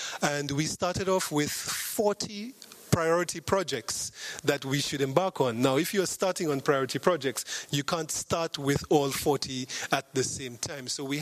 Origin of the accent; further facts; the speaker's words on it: St. Lucia; when people ask me, where are you from? I never say I'm from St. Lucia, I say I'm from the Caribbean.